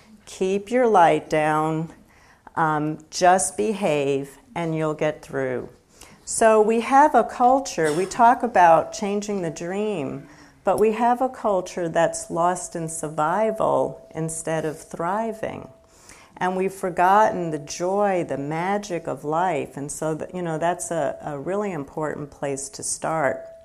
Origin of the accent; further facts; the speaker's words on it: Brooklyn, New York, United States; growing up in Brooklyn, I gave my poor parents a really hard time